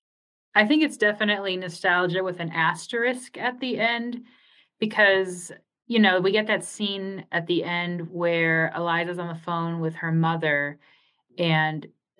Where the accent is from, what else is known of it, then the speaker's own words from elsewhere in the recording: New York, United States; moved away as an adult; now in Colorado, United States; Like I grew up in New York and it's the reverse. Like I now am in Colorado for grad school